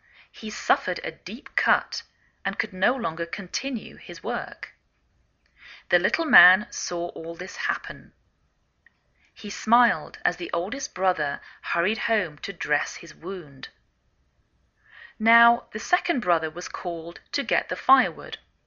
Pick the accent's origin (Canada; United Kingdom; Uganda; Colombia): United Kingdom; England; now in United States